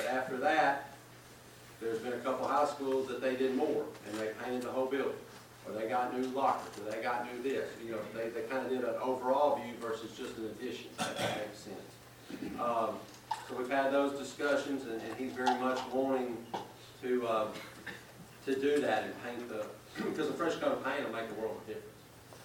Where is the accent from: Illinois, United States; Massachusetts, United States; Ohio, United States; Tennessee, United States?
Tennessee, United States; Hendersonville; I love it, and I grew up in Hendersonville, so I feel like I can speak freely from that angle too.